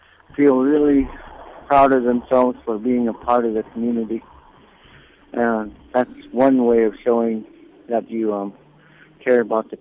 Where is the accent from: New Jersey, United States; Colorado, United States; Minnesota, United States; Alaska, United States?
Alaska, United States; Bethel; And I'm calling from beautiful downtown Bethel. It's my hometown, your hometown.